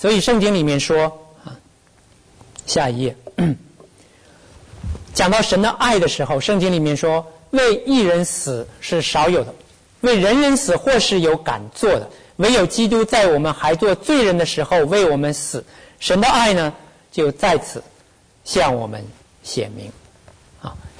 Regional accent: China; 特别是我们中国人的父母啊，我们非常爱我们的儿女啊

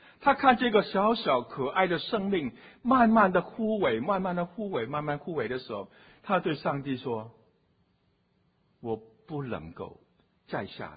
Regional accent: China; 我们中国人总是做负的，很少做正的

